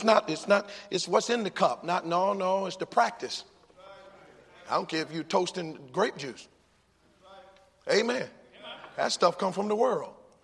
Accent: Virginia, United States; I'm from Northern Virginia.

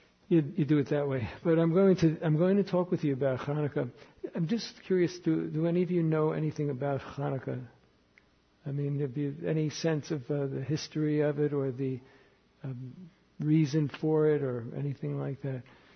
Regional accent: New York City, New York, United States; You know, when I grew up in New York City, Christmas in our Jewish neighborhood was not the norm because it was a Jewish neighborhood, so we didn't celebrate Christmas.

